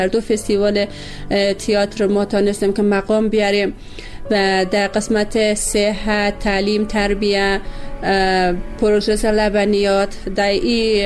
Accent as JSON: {"language": "Persian", "region": "Bamyan", "country": "Afghanistan", "said": "از کابل بعد از تقریبا 7 یا 8 ماهی که من اونجا زندگی کردم آمدم به ولایت خودم به بامیان."}